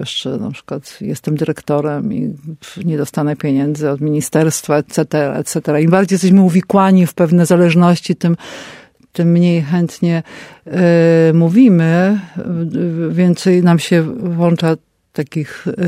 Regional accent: Kraków, Lesser Poland, Poland; Ja tutaj mieszkałam przez lata, tu się wychowywałam przy ulicy teraz Królewskiej, kiedyś 18 stycznia.

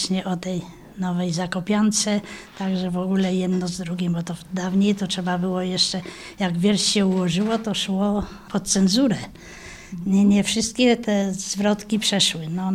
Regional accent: Głogoczów, Lesser Poland, Poland; urodziłam się w Głogoczowie 8 lutego 1944 roku. Dolne Górne Szwaby to dzielnica moja, gdzie mój dom rodzinny, gdzie moja ostoja. Tu zostałam żoną, mamą, potem babcią.

